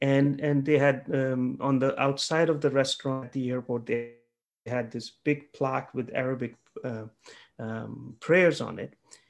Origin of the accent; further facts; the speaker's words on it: Pakistan; I grew up in Pakistan.